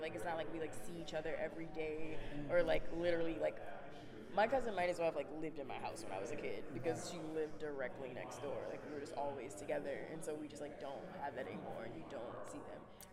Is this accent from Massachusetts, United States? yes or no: no; New Orleans, Louisiana, United States; When I was growing up in the Lower Ninth Ward, I grew up on Lizardia Earth Court. I lived in a shotgun double, two-bedroom shotgun double.